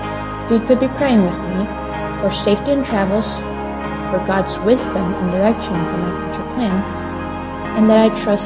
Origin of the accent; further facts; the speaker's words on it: Argentina; I am a missionary kid born and raised in Argentina.